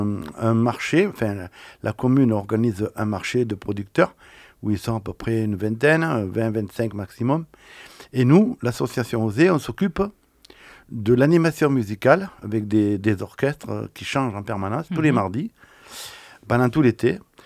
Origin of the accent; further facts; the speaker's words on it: Draguignan, Provence-Alpes-Côte d'Azur, France; Moi, je suis plutôt originaire de Draguignan, Saint-Raphaël. Dans le sud.